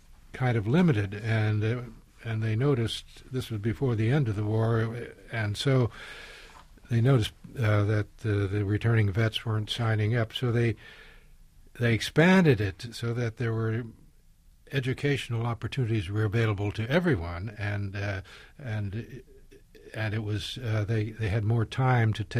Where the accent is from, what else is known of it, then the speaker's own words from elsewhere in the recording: Indiana, United States; I was very much anti-Joe McCarthy and I came from Indiana.